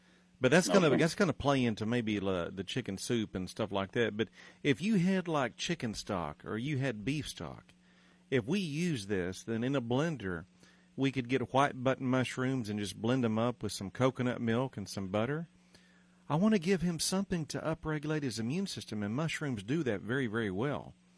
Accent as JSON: {"language": "English", "town": "Mesquite", "region": "Texas", "country": "United States", "said": "Well, do you know that's where I'm from? I'm from Mesquite. I'm a North Mesquite stallion."}